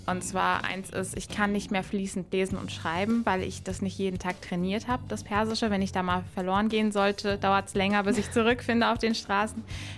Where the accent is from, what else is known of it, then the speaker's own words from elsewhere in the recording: Germany; born there; ich bin ja in Deutschland geboren